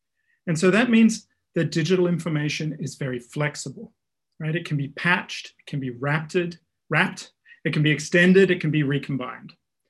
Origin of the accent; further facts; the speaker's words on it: Australia; now in United States; I came from Australia to the US for a PhD, as many international students do.